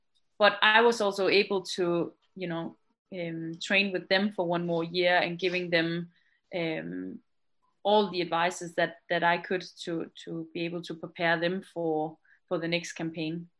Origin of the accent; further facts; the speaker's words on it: Denmark; it's definitely how we grew up in Danish sailing sport